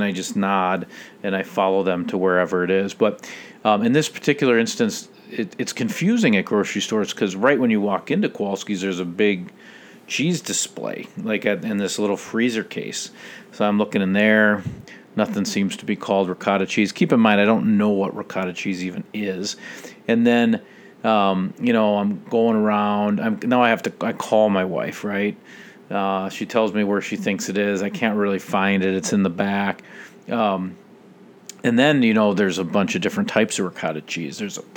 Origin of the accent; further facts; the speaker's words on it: Edina, Minnesota, United States; I grew up in Edina and this is the epicenter.